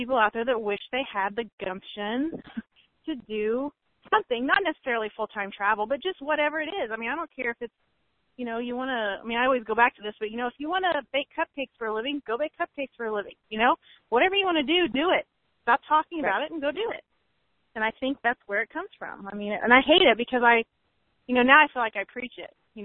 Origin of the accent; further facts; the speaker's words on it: Illinois, United States; You know, we lived in Terre Haute for a while. I'm from Illinois.